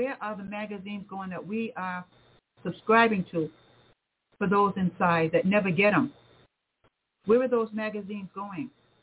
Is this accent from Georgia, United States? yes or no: no; Cape Cod, Massachusetts, United States; I grew up on Cape Cod. The Cape has changed so much now.